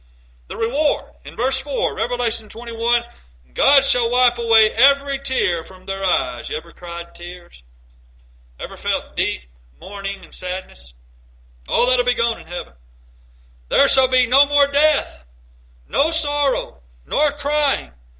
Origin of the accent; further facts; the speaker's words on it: Savannah, Tennessee, United States; I remember when I was growing up in Savannah, Tennessee, I started leading singing very young.